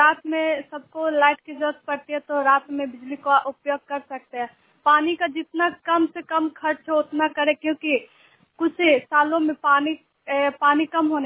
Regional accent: Nagarnausa, Bihar, India; मैं नगर नौसा से हूँ

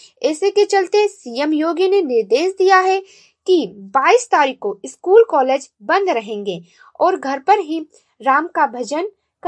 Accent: Gonda, Uttar Pradesh, India; और मैं गोंडा जिले से हूँ।

